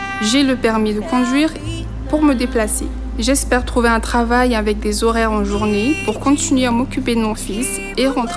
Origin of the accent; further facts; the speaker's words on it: Mayotte, France; born there; moved away as an adult; now in Rive-de-Gier, France; j'ai 25 ans. J'habite à Rive-de-Gier. J'ai un fils et je suis née à Mayotte. Je suis arrivée en France en 2021.